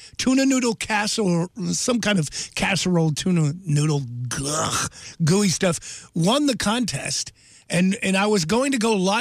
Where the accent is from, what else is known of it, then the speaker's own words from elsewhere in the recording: Wilkes-Barre, Pennsylvania, United States; You know, and I'm from Wilkes-Barre originally. They haven't paved the roads in maybe a decade.